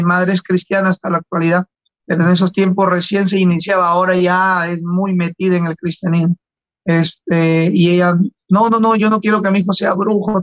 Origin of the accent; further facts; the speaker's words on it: Chiclayo, Lambayeque, Peru; Yo soy norteño, soy chiclayano